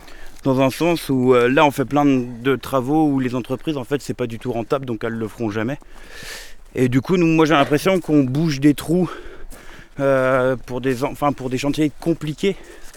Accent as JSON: {"language": "French", "region": "Pays de la Loire", "country": "France", "said": "Moi je viens de Vendée."}